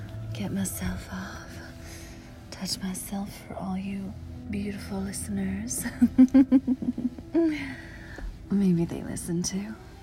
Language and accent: English; the South, United States; accent: southern; So I've been asked to record an audio with my natural southern accent, and you'll find that most of the time I hide it just because I'm used to not using my southern accent because I don't live in the south anymore